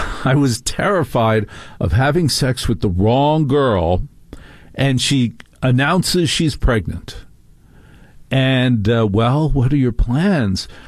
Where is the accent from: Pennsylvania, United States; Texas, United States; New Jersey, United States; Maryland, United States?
New Jersey, United States; I mean, growing up in New Jersey, this never was an option.